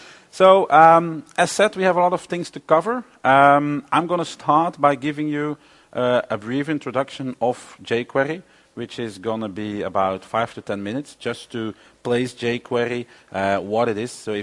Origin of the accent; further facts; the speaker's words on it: Belgium; English is a second language; I'm from Belgium, where I am a Microsoft Regional Director and an MVP in Silverlight.